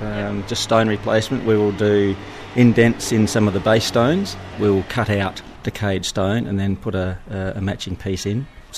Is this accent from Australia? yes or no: yes; Adelaide, South Australia, Australia; from Adelaide.